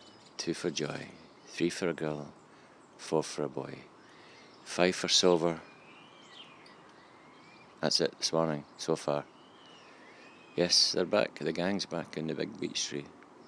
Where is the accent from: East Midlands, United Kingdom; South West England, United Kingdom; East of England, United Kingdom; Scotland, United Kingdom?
Scotland, United Kingdom; being a Scot